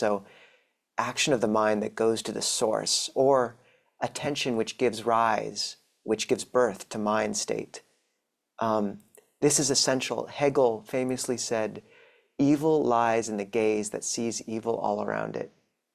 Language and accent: English; Spokane, Washington, United States; now in Seattle, United States; I grew up in Spokane and went to college in Portland before going off to Thailand, where I lived for about 7 years, and 4 years ago came back to Seattle on election night.